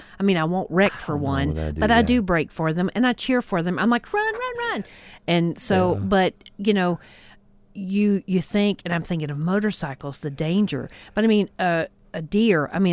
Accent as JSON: {"language": "English", "town": "Lake Toxaway", "region": "North Carolina", "country": "United States", "tie": "born or raised there", "said": "I'll go up to my parents in Lake Toxaway, and I was born and raised there."}